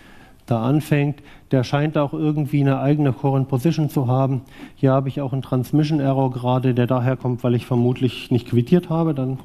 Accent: Thuringia, Germany; Also ich bin schon gebürtiger Ostdeutscher, komme aus Südwestthüringen, also ungefähr auch die Gegend, wo diese Geräte herkommen. Allerdings, als die Wende kam, war ich 16.

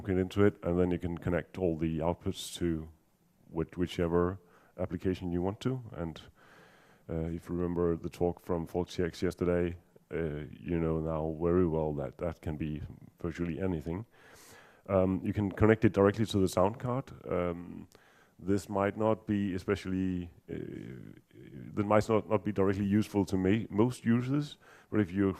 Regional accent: Denmark; English is a second language; I'm from Denmark, so if you think I sound a bit strange, that might be the reason.

